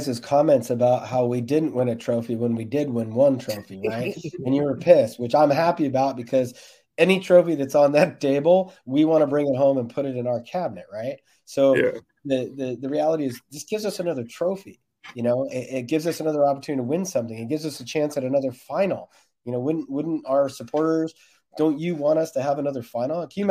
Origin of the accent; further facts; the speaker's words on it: United States; But I'm also American, man, and I like the playoffs.